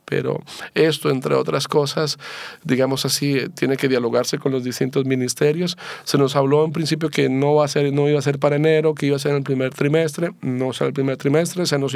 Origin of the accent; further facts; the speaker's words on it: Chile; Como sociedad chilena, el mayor desafío es sensibilizarnos